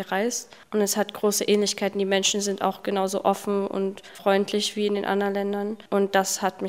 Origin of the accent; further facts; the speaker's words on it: Leipzig, Saxony, Germany; ich komme aus Leipzig, bin 17 Jahre alt.